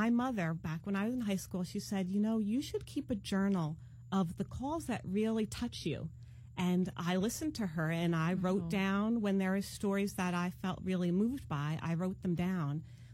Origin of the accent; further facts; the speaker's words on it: Spring Lake, New Jersey, United States; Yes, I'm from Spring Lake originally.